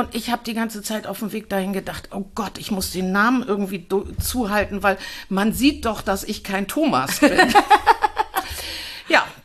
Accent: Hamburg, Germany; born there; Ich bin gebürtige Hamburgerin.

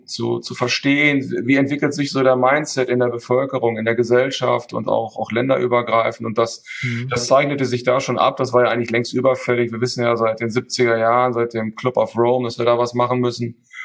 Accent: Münster, North Rhine-Westphalia, Germany; Ich bin in Münster geboren, habe da auch in der Nähe, bin ich dann auch zur Schule gegangen

